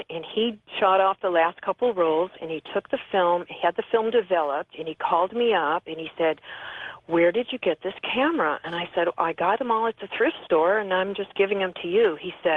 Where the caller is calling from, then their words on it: La Honda, California, United States; calling from La Honda, California.